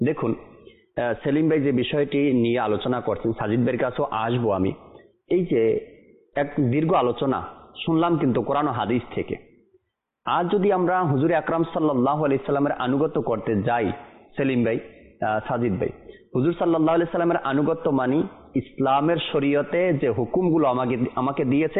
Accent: Narayanganj, Dhaka Division, Bangladesh; আমি যেখানে বড় হয়েছি যে শহরে নারায়ণগঞ্জ

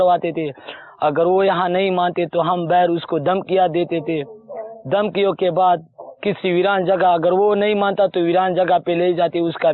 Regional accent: Tank, Khyber Pakhtunkhwa, Pakistan; جو گاؤں اندری سے تعلق رکھتا ہوں, ضلع و تحصیل ٹانک ہے, اور صوبہ خیبر پختونخوا کے پی کے ہے.

